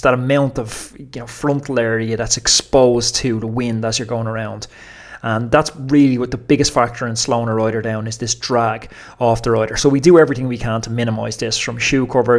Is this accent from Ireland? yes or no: yes; Ireland; you'll have to put up with me sitting on my ass on bank holiday Mondays on the Irish schedule. The joys of being Irish.